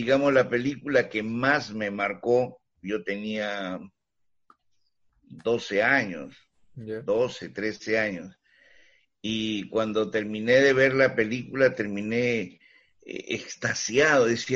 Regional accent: Callao, Peru; en el Callao, donde pues yo soy chalaco.

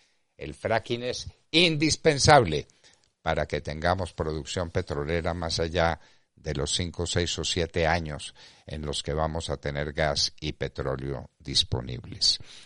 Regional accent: Colombia; como patriotas, como colombianos interesados en el bien de todos, en el bien de la patria

